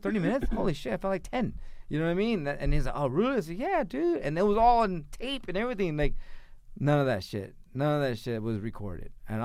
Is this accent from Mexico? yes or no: yes; Mexico City, Mexico; I am from Mexico City.